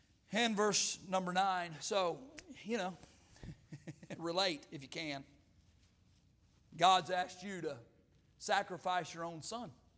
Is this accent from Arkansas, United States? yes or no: yes; Arkansas, United States; I'm from Arkansas. I know about it. They got more rocks in Arkansas than they do soil.